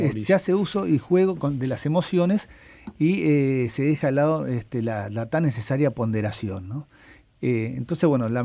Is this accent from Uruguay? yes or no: yes; Montevideo, Uruguay; yo soy de Positos, he sido siempre de Positos